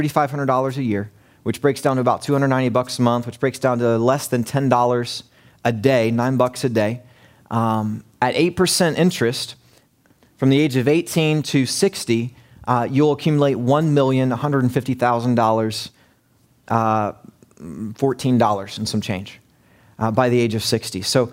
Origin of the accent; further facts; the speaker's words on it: West Virginia, United States; I grew up in Lincoln County in West Virginia, the Sticks.